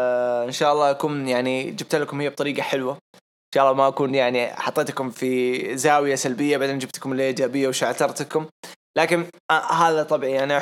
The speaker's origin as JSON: {"language": "Arabic", "country": "Saudi Arabia", "said": "آخر مباراة للعصابة كانت عندنا في السعودية"}